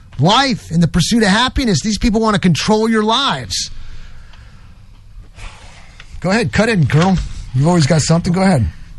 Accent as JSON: {"language": "English", "region": "New York", "country": "United States", "said": "I don't like to mention this very often, but I'll tell you right now, I'm originally from New York."}